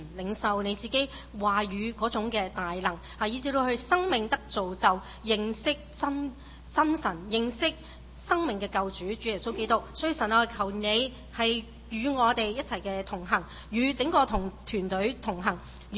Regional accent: China; 咁盼望呢一个咧系一个比较能够切合我哋中国人嘅文化啦嘅一个信息咧

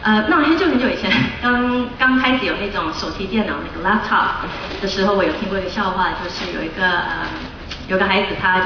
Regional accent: United States; 是因为我在美国出生长大，我爸爸妈妈是移民来的

